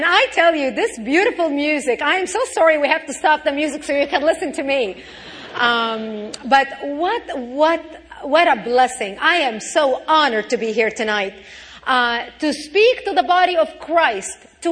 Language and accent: English; Lebanon; I come from Lebanon.